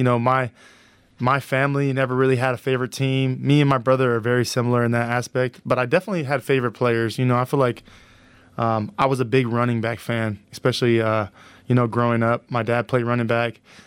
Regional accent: Fresno, California, United States; You know, I grew up in Fresno, California.

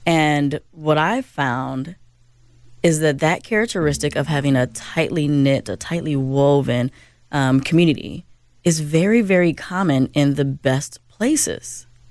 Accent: Chicago, Illinois, United States; So I'm from Chicago, and mm-hmm. where I'm from, we travel together.

